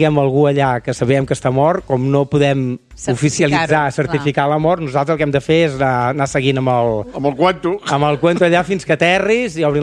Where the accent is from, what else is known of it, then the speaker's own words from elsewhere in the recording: Terrassa, Catalonia, Spain; Jo soc de Terrassa.